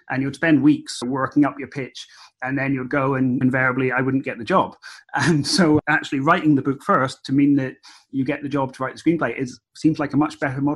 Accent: Edinburgh, Scotland, United Kingdom; also born or lived in London; now in United States; because I am Scottish. I'm from Edinburgh. I lived in London for about 10 years, and then I've been out here in the US for 6 or 7 years now. So I think, unfortunately, the accent does go.

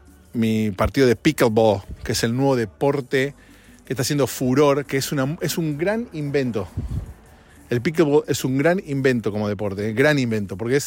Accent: Argentina; moved away as an adult; now in United States; Acá en Estados Unidos, vos podés, se alquila por año la casa. No es como en Argentina, son 3 años, 2 años, no sé. Acá es, creo que es 3 años en Argentina el alquiler, creo. En mi época era así, no sé ahora.

